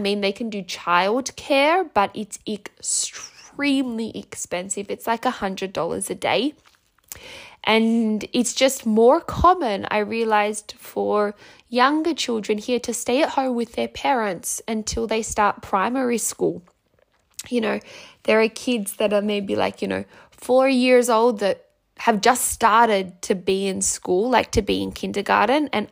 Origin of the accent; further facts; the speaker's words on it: Italy; now in Australia; wherever we go and we say that, you know, we're from Italy